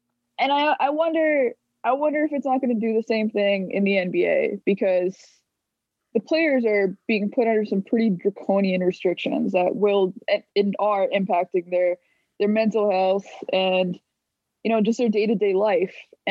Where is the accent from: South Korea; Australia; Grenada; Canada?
Canada; Alberta; Like, I'm from Alberta and I can't go see any family members.